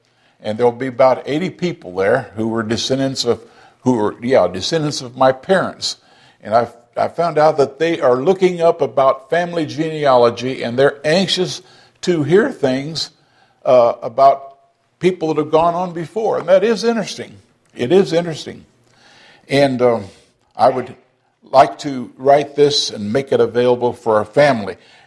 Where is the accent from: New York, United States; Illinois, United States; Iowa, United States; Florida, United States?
Iowa, United States; Keosauqua; born there; came up to where I was born in Keosauqua, Iowa, and the town where I had my first memories in Cantrell, Iowa, southeast Iowa.